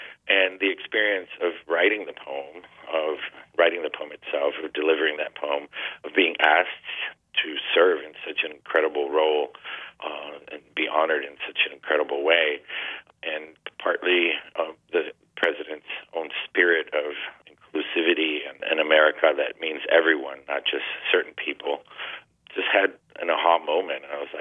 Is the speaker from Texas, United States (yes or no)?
no; Miami, Florida, United States; Growing up in Miami, in a way, I grew up in a very undiverse community because diversity is relative, right? And so everybody in my community was Cuban, pretty much